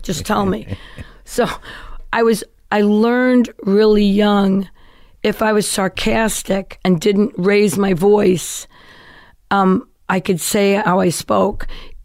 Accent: Brooklyn, New York, United States; So I get to this commune. There's no electricity. I'm this kid from Brooklyn.

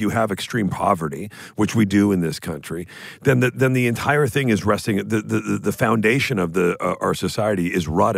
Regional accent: Canada; As a Canadian, let me say, good luck to you trying to explain it to them, Brian.

